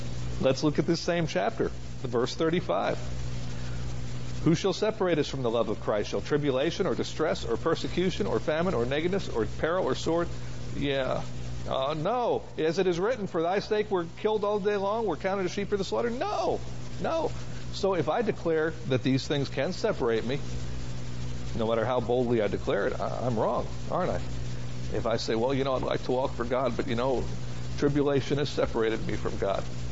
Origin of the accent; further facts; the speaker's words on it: United States; the believers in Ireland who get these tapes make fun of us Americans because we say things like, "I'm Irish."